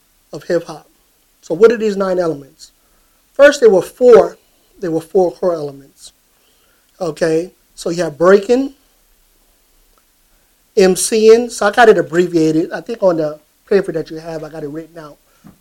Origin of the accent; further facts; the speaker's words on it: Harlem, New York, United States; also born or lived in Bronx; I witnessed a lot of that growing up in Harlem, in the Bronx.